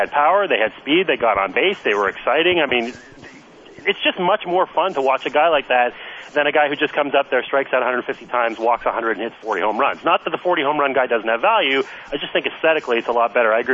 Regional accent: Montreal, Quebec, Canada; because I grew up in Montreal

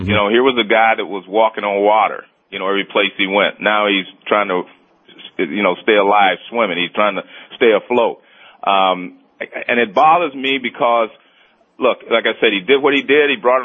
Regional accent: United States; Now, you know, I grew up in America

